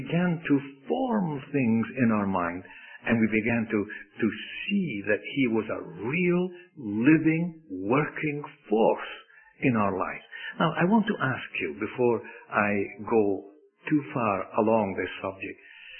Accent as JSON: {"language": "English", "region": "Scotland", "country": "United Kingdom", "tie": "born or raised there", "said": "Now, when I was growing up in Scotland, that's a long time ago"}